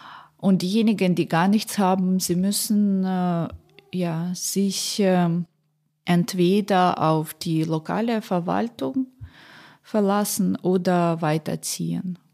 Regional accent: Poltava, Poltava Oblast, Ukraine; Es gibt Städte wie Poltawa, meine Heimatstadt, glaube ich, Dnipro, immer noch Saporizhia.

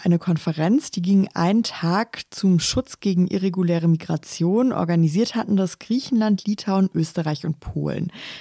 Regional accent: Swabia, Germany; weil da, wo ich aufgewachsen bin, in Schwaben, sagt man Hintertupfing.

